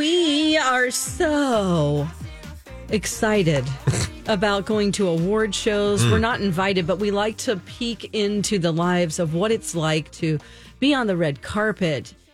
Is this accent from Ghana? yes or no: no; the South, United States; This has happened several times in the Bible Belt where I'm from.